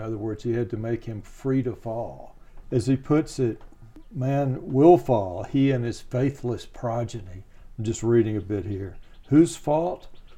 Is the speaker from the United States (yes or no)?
yes; the South, United States; accent: Southern; Siri doesn't understand my Southern accent at all.